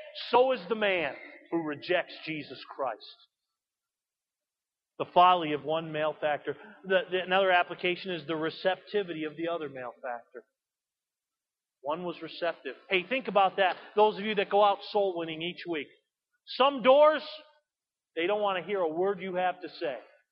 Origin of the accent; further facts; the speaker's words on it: East Coast, United States; I'm from the East Coast